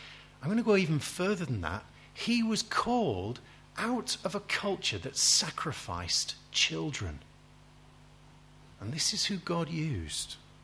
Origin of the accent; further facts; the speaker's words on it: Warrington, North West England, United Kingdom; I come from Warrington. It doesn't have a ring to it. I mean, it just shouts at you. Northern industrial town, Warrington.